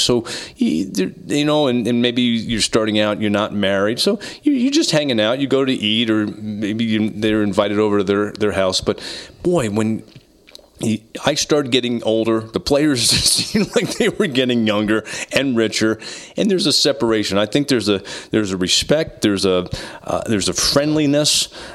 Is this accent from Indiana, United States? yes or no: yes; Indianapolis, Indiana, United States; First of all, I grew up in Indianapolis with a guy named Bob Lamy, who had the greatest hockey fight calls.